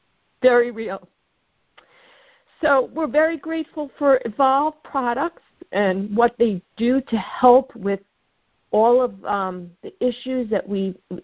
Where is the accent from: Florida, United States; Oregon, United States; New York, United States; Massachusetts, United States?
New York, United States; I am from New York